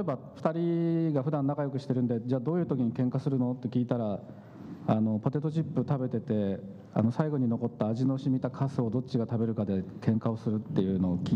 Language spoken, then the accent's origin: Japanese; Tokyo, Japan; accent: Tokyo; 僕は東京の言葉しか喋れないので